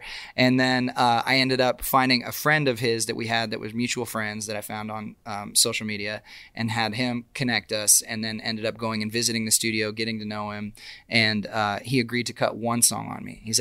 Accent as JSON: {"language": "English", "town": "Austin", "region": "Texas", "country": "United States", "tie": "born or raised there", "said": "But that was unique for me too, just like growing up in Austin and kind of trying to find a sense of identity"}